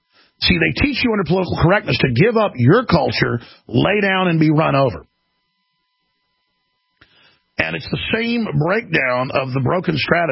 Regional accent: Dallas, Texas, United States; I'm an expert on what's going on in sanctuary cities, especially Dallas, my hometown.

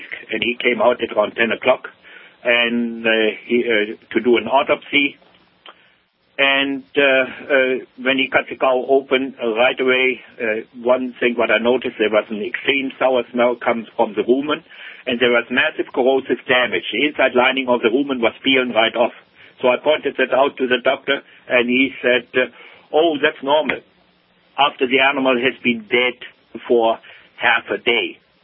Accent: Germany; English is a second language; now in North America; when I came here to North America, you know. I grew up over there in Germany, and our part of Germany was occupied by the British

